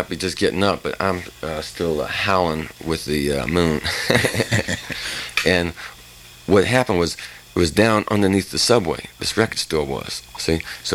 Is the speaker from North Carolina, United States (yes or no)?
no; Bronx, New York, United States; I remember growing up in the Bronx, what we used to do is we used to take the train down to 42nd Street.